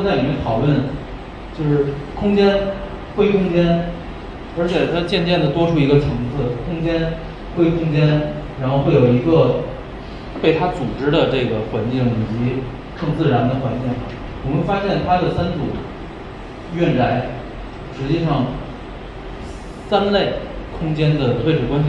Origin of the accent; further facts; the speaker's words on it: China; 但是作为一个中国人来讲